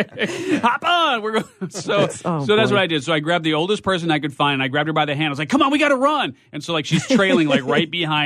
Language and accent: English; Chicago, Illinois, United States; Well, I am from Chicago, but I will tell you this.